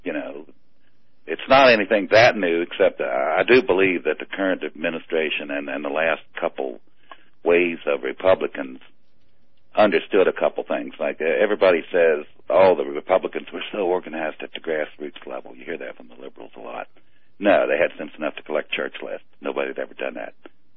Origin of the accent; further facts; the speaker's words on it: North Carolina, United States; Or in my hometown, right here. The town proper itself is 26,000 people.